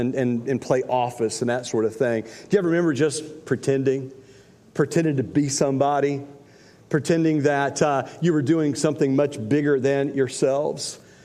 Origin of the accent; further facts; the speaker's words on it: Indiana, United States; I grew up in Indiana